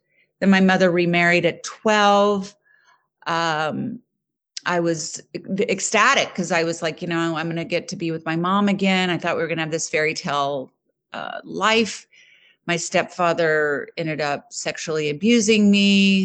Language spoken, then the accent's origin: English; Houston, Texas, United States; also born or lived in Colorado / Los Angeles; now in New Jersey, United States; like you said, and I'm originally from Houston, Texas. I now live in New Jersey.